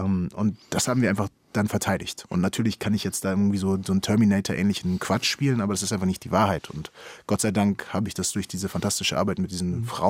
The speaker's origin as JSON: {"language": "German", "region": "Bremen", "country": "Germany", "tie": "born or raised there", "said": "In Bremen passiert es dann von anderer Seite dann auch zum Teil. Und da, wo ich aufgewachsen bin, ist halt so ein bisschen auch einfach der Drogenumschlagsplatz der Stadt."}